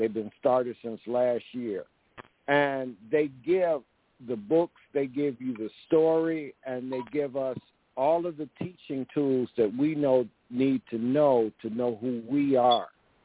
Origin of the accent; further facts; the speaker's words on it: Aberdeen, Mississippi, United States; born there; I was born in Aberdeen, Mississippi